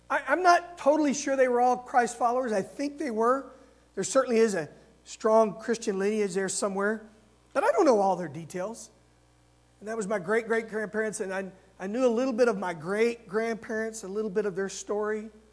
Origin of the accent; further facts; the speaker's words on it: Texas, United States; Many of you know I'm originally was from Texas. All of our relatives are down in the South.